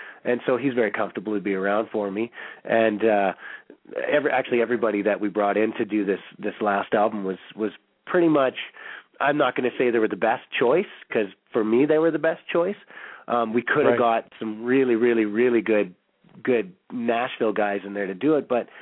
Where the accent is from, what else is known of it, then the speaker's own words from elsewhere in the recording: Calgary, Alberta, Canada; because we're from Calgary